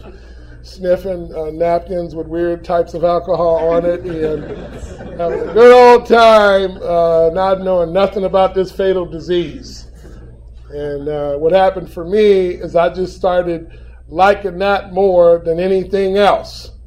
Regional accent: Los Angeles, California, United States; I was born in Los Angeles, California. I'm from L.A. Don't I look like it? And born in L.A.

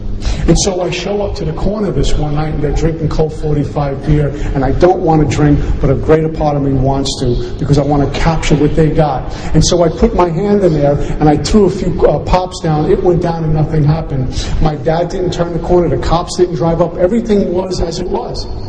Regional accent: Brooklyn, New York, United States; I'm about 14 years old. I grew up in Brooklyn, New York.

